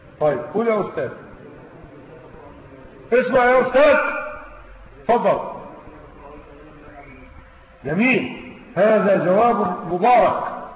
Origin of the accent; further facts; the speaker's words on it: Egypt; لكن المحاكم عندنا في مصر